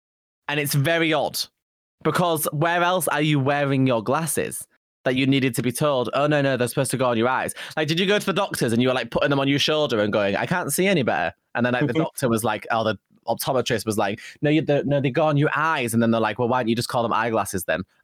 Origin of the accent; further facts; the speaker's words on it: Yorkshire and the Humber, United Kingdom; accent: northern; You say it like me because I'm northern, like I'm from Yorkshire, so I say gray.